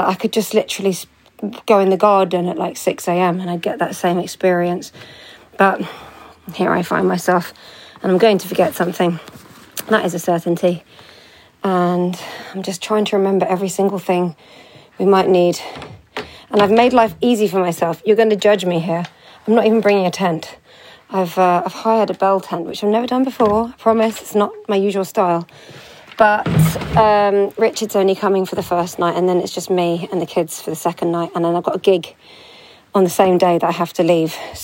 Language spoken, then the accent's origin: English; London, United Kingdom; given it was a really drizzly day in my hometown in London.